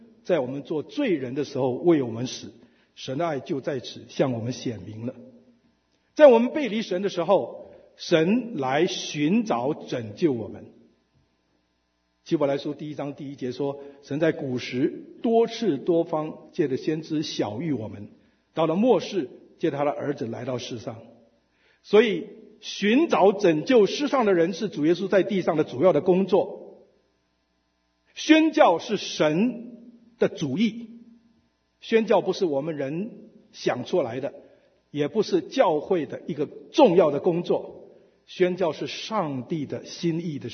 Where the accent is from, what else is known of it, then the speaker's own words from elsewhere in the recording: Xiamen, Fujian, China; first language Xiamen Hokkien; Chinese is a second language; now in Taiwan; 我在台湾40年，我原来是厦门人，所以我的母语是厦门话，我到台湾才学国语，